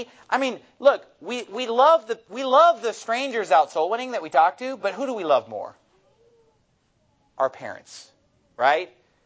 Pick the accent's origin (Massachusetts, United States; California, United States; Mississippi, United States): California, United States; I'm from California. You know, when they want to start a church really far away, I'm like, oh, yeah, that would work. But honestly, my heart is for like Phoenix, Arizona, you know, California. That's where I'm from.